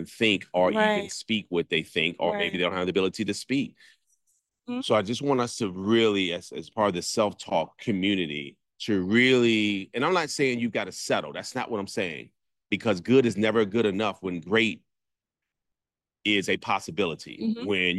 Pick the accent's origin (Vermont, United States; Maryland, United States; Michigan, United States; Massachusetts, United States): Maryland, United States; She's from Seattle, Washington. We're from the Maryland area.